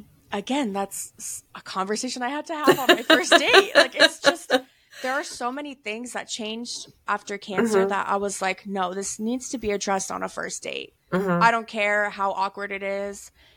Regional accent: United States; I'm so American. I freaking love burgers. And I remember I went to Colombia, which is my mom's native country.

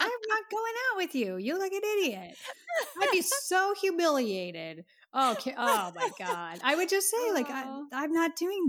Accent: East Coast, United States; We're from the East Coast. It's cold.

